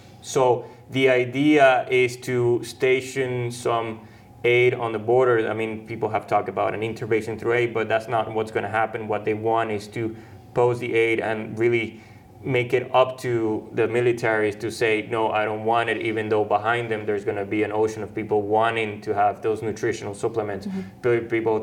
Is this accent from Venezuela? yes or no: yes; Venezuela; I mean, I grew up in Venezuela